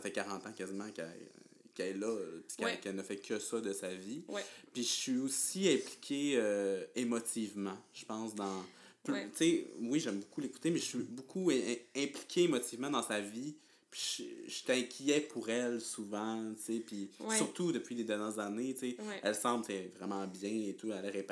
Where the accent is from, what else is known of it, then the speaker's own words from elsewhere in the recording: Quebec, Canada; On vient du Saguenay, en passant.